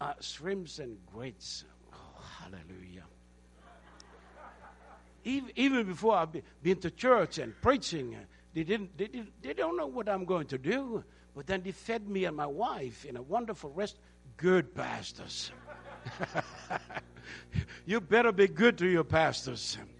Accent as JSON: {"language": "English", "country": "Denmark", "first_language": "Danish", "second_language": "English", "said": "And we are from Denmark, we speak Danish."}